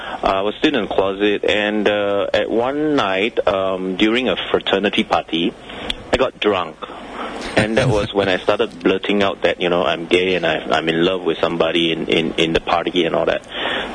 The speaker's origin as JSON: {"language": "English", "town": "Johor Bahru", "region": "Johor", "country": "Malaysia", "tie": "born or raised there", "also_born_or_lived": "Singapore", "said": "I was born in Singapore, and because of my dad and my mom working in Malaysia, and my dad is a Malaysian, so we live across the causeway from Singapore"}